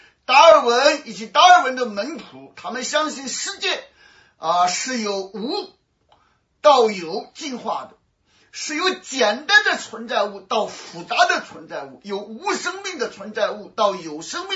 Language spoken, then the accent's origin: Chinese; China; 当然我们中国人讲的顺天者昌逆天者什么亡